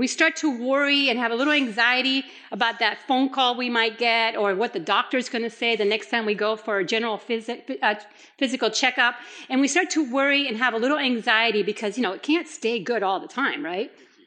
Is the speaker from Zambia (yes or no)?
no; Puerto Rico; I grew up in Puerto Rico, and there are a lot of windy roads there.